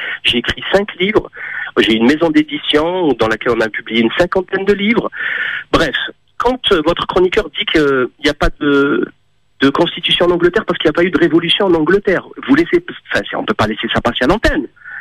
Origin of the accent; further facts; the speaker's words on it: Algeria; moved away as an adult; moi l'Algérie c'est mon pays, hein. Je suis né là-bas, j'ai grandi là-bas, j'ai passé mon bac là-bas en arabe, je suis fils de Moudjahed